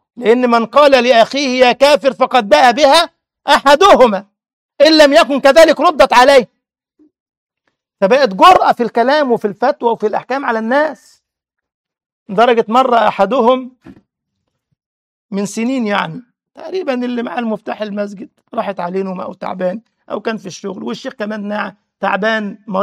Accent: Egypt; ده حتى عندنا في مصر يقول لك النوم سلطان

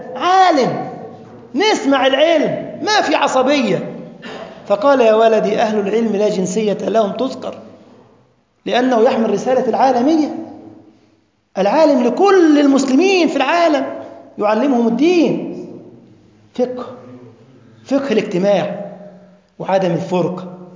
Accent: Egypt; أنا مصري ما أقدرش أروح ليبيا إلا بتأشيرة

